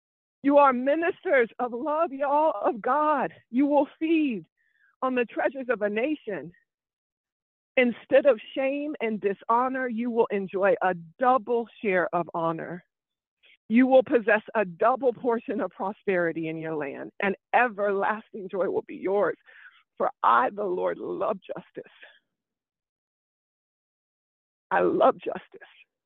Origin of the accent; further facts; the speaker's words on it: Wichita, Kansas, United States; born there; I was born in Wichita, Kansas. So I drove 2.5 hours to see my family.